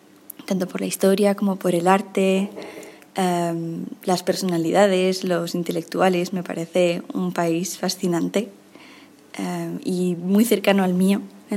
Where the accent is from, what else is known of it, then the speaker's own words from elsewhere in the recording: Valencia, Valencian Community, Spain; soy de Valencia y me encanta Francia.